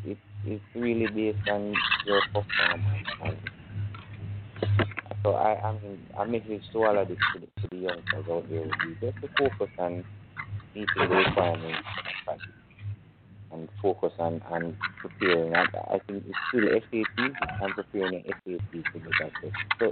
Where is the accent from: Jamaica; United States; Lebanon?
Jamaica; Highgate, Saint Mary; to be honest with you, I'm from Highgate, St. Mary's, small district in St. Mary's.